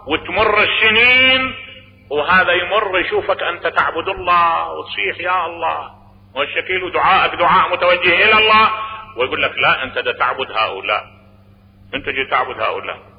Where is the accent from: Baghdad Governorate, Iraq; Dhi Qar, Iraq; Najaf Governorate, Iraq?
Najaf Governorate, Iraq; Najaf; لان انا ابن النجف واعرف النجف